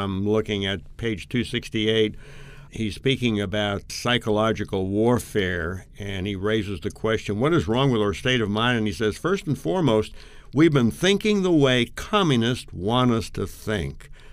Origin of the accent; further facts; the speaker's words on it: New York City, New York, United States; I'm originally from New York City, and I'm 78 years of age